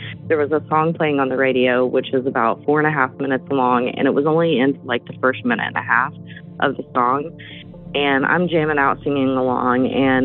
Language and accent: English; Oklahoma, United States; I'm from Oklahoma.